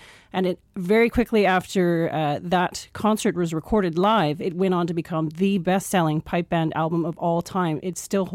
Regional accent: Canada; now in Northern Ireland, United Kingdom; I'm Canadian.

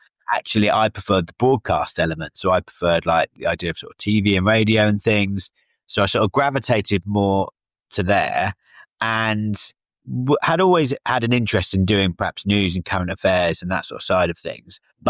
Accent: Salisbury, South West England, United Kingdom; moved away as an adult; also born or lived in London; Back in my hometown down in Salisbury in Wiltshire. So then I moved to London and I moved without a job

